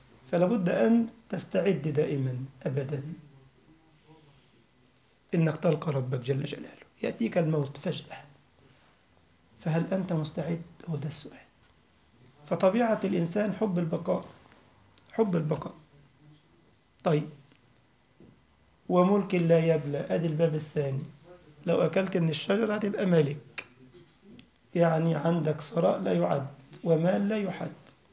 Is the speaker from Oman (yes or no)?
no; Egypt; منذ أسبوع كان لنا تلميذة عندنا في مصر كنت أدرسها صغيرة جدا